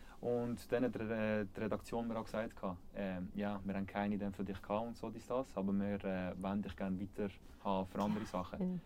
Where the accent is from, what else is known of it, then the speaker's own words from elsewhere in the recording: Switzerland; Das sind wir Schweizer.